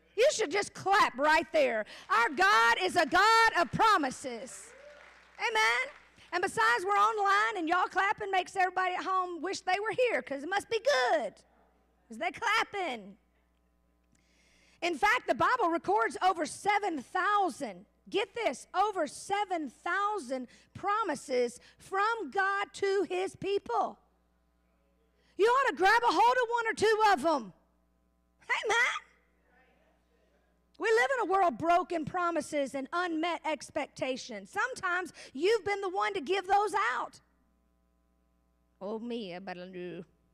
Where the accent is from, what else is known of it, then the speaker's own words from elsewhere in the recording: Alabama, United States; Not high like y'all all think, because I'm from Alabama, but calm down.